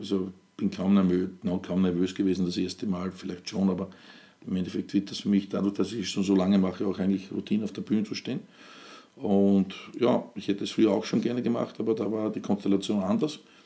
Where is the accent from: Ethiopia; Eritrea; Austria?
Austria; Burgenland; was man auch bei uns im Burgenland. Im Burgenland war eigentlich nie dieses Bundesland